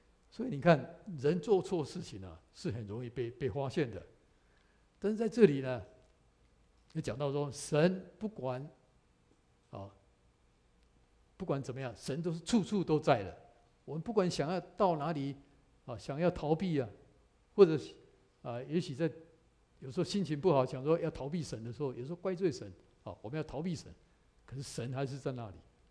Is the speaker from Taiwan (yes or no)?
yes; Taichung, Taiwan; 在我是从台湾来，在那个公园叫台中公园